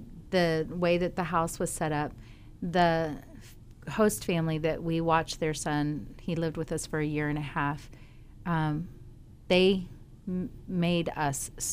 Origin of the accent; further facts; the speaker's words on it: United States; I was raised in America.